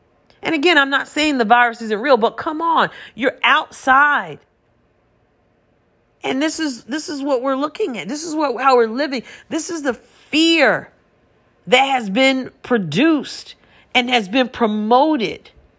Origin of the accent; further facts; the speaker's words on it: New York, United States; moved away; I'm from New York originally, but I moved away a few years ago.